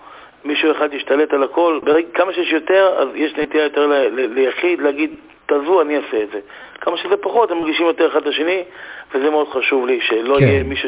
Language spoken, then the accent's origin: Hebrew; Jerusalem, Jerusalem District, Israel; אני מסתובב פה עכשיו עם טוש, או לורד, אצלנו בירושלים